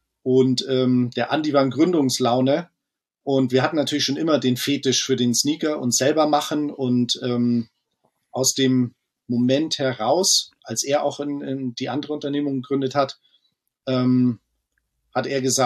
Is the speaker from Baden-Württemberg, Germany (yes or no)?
no; Kirchheim-Heimstetten, Bavaria, Germany; Wir kommen aus dem Vorort von München und der Ort ist so ein bisschen... genau, Kirchheim-Heimstetten. Die gehören zwar zusammen, aber es sind doch zwei Orte.